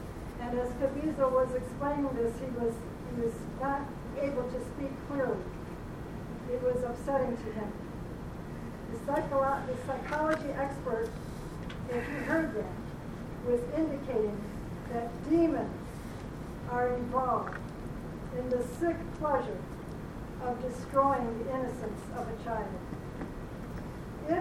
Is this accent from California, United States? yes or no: no; Plano, Texas, United States; I'm from Plano.